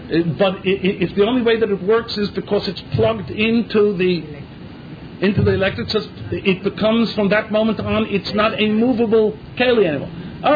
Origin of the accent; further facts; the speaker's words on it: United States; now in Israel; But my accent, he knew that I was an Americaner, so obviously I didn't know that what you buy in Eretz Yisrael was made in Eretz Yisrael.